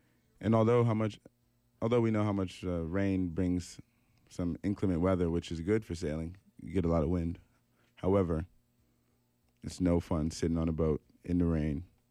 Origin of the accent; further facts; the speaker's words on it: Washington, District of Columbia, United States; moved away as an adult; now in Vancouver, California, United States; I'm an American from Washington, D.C., here studying my master's at UBC.